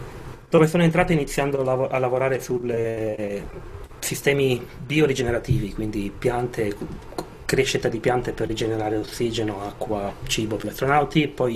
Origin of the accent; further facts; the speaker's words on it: Savona, Liguria, Italy; Io sono di Savona, ho fatto l'università a Torino